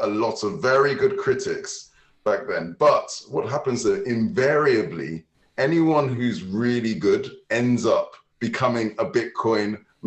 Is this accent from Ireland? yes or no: no; United Kingdom; We're both being British and polite.